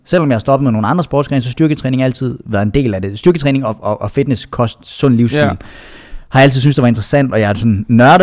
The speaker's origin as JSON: {"language": "Danish", "region": "Jutland", "country": "Denmark", "moved": "as an adult", "lives_now": "Copenhagen, Denmark", "said": "jeg kommer fra Jylland, og jeg flyttede til København, da jeg var lige omkring 20."}